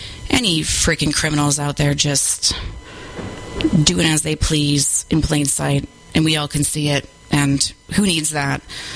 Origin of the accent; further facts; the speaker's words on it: Minneapolis, Minnesota, United States; which is I'm from Minneapolis originally. That's where … hails from.